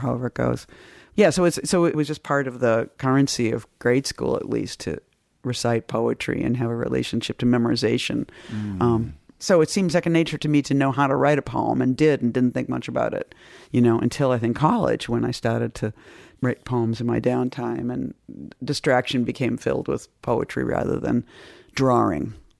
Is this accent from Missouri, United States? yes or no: no; Boston, Massachusetts, United States; I think, of growing up in Boston and learning to read even was that you'd look at words.